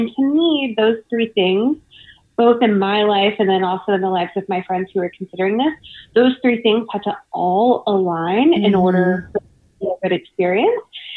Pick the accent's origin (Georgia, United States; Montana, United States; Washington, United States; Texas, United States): Georgia, United States; Savannah; And I grew up in Georgia. I grew up in Savannah.